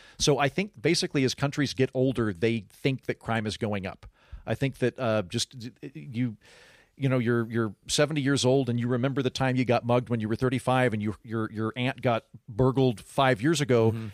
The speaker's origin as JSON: {"language": "English", "region": "Oklahoma", "country": "United States", "said": "I'm from Oklahoma. I should be way more concerned about diabetes than terrorists."}